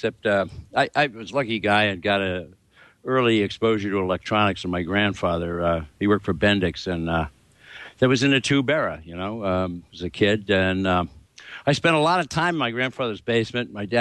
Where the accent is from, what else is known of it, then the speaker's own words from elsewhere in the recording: New Jersey, United States; I grew up in New Jersey